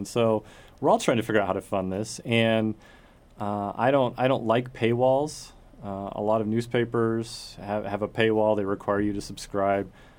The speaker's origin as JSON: {"language": "English", "town": "Santa Fe", "region": "New Mexico", "country": "United States", "tie": "born or raised there", "lives_now": "Las Cruces, United States", "said": "I grew up in New Mexico. I grew up in Santa Fe. I came down to Las Cruces for college."}